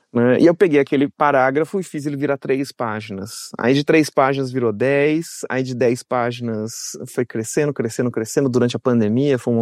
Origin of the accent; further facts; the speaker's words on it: Campinas, São Paulo, Brazil; esse espaço de prostituição de Campinas, da minha cidade natal, onde eu trabalhei com prostituição e onde eu comecei minha transição também.